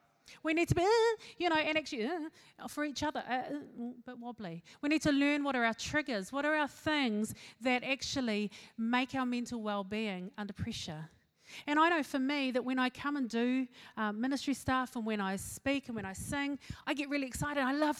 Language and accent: English; West Auckland, Auckland, New Zealand; I am from West Auckland, but we draw the line there.